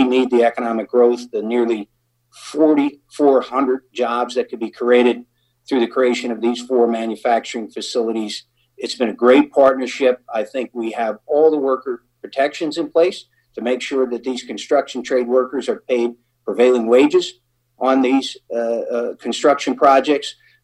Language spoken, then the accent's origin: English; Pennsylvania, United States; I've born and raised in Luzerne County, the grandson and son of anthracite miners. And when the mining industry collapsed in northeastern Pennsylvania, unemployment soared.